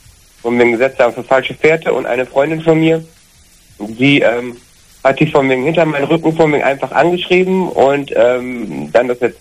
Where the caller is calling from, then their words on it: Bergisch Gladbach, North Rhine-Westphalia, Germany; Ich komme aus Bergisch Gladbach.